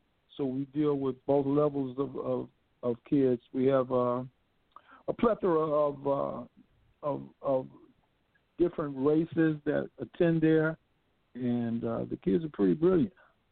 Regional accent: Chicago, Illinois, United States; I was born and bred in Chicago, Illinois, went to Park Manor and Charles S. Dineen Elementary School.

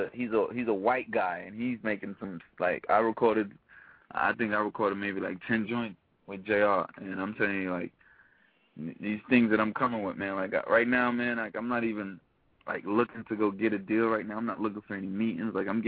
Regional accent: Saint Andrew, Jamaica; I'm from St. Andrews, up in the, when you get to the airport, from the airport to my house, it's like 3.5 hours.

